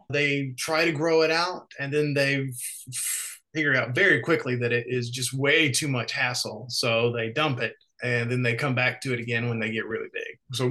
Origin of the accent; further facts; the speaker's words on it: Alabama, United States; I'm the director of Fairwinds Capital Investments. I am originally from Alabama.